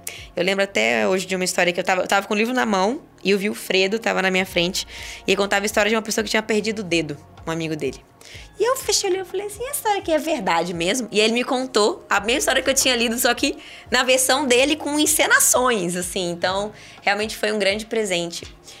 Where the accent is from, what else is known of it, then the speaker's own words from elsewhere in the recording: Minas Gerais, Brazil; eu sou mineira do mar, mineira apaixonada pelo mar